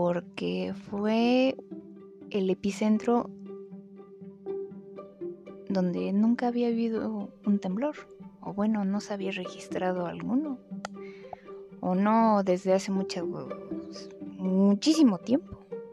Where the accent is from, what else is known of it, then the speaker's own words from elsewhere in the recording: Mexico; cuando México, me voy a centrar en mi país, México.